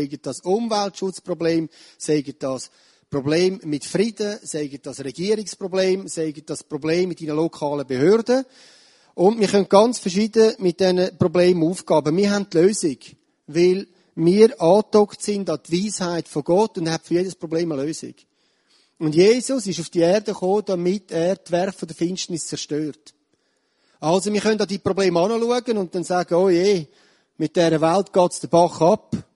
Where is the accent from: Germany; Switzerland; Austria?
Switzerland; Wir sind heute als Schweizer stolz auf einen stabilen Staat